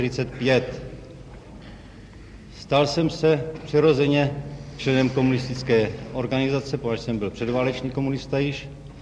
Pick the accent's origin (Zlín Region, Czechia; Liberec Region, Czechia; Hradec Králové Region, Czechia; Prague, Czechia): Prague, Czechia; born there